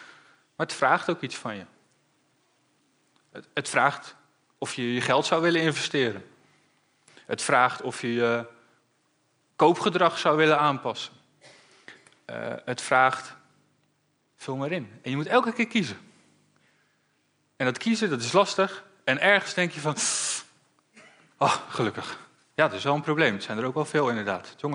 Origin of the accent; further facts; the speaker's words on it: Ede, Gelderland, Netherlands; Ik kom uit Ede.